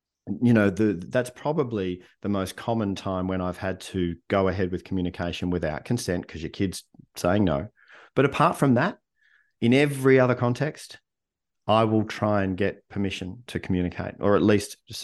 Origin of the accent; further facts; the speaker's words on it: Melbourne, Victoria, Australia; because I grew up in Melbourne, Australia, right?